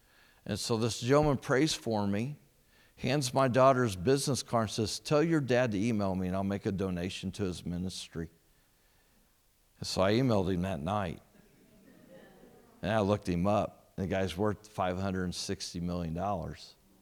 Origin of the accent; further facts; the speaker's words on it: Greencastle, Indiana, United States; Now, I'm from Indiana. I grew up in Greencastle, so I tell people all the time, I'm not really a U.S. missionary. I'm a foreign missionary because I was raised in a farming community.